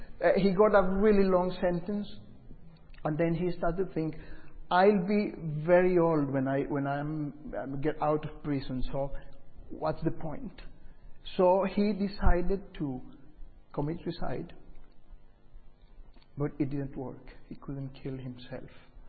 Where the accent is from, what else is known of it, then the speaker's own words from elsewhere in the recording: Colombia; Many times I am with people and they realize I'm from Colombia.